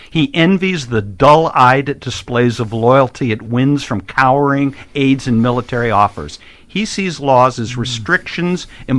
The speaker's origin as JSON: {"language": "English", "country": "United States", "said": "Well, the thing that's also very frustrating, and as an American, Wallace, it upsets me."}